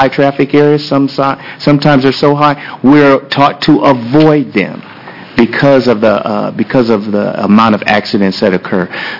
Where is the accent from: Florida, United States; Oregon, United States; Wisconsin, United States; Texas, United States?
Oregon, United States; Portland; I'm from Portland, Oregon. I'm also on the Portland Commission on Disability.